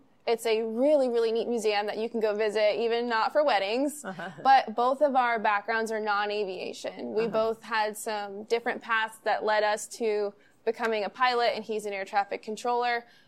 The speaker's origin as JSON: {"language": "English", "town": "Orlando", "region": "Florida", "country": "United States", "said": "I'm from Orlando. That's where I live now. I've moved all over the country for different jobs and things like that. And I'm finally back in Florida."}